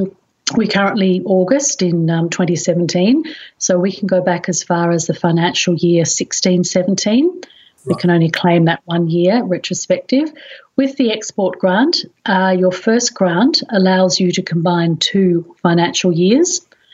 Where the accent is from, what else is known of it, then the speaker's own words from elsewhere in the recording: Sydney, New South Wales, Australia; now in Melbourne, Australia; I'm originally from Sydney, living in Melbourne now.